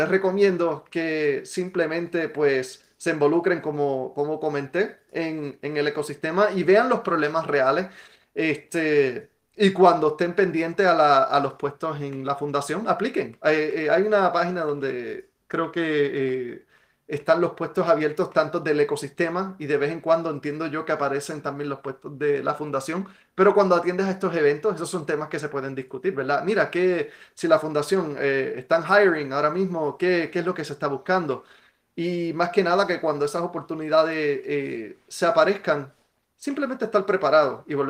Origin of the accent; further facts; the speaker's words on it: Puerto Rico; Yo me crié, yo soy un puertorriqueño del campo, lo que nosotros decimos en mi país, un jíbaro.